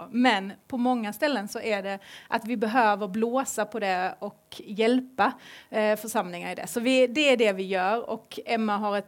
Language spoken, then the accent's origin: Swedish; Skåne, Sweden; also born or lived in Östersund / Uppsala; now in Gothenburg, Sweden; Jag, som ni hör på min vackra stämma, så kommer jag ju inte från Småland och Vetlanda, utan jag kommer ju ifrån Skåne, precis. Även om jag har då, jag lever i förskingringen just nu, jag lever i Göteborg